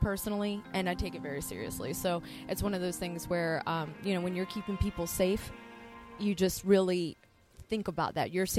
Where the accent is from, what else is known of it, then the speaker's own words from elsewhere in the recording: Pearson, Florida, United States; Central Florida is my home. So for those thinking, you know, oh, she's from Texas. No, actually, I'm from Volusia County.